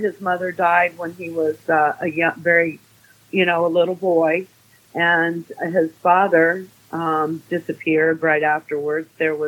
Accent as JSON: {"language": "English", "region": "Ohio", "country": "United States", "tie": "born or raised there", "said": "I was born and raised in Ohio, for the most part."}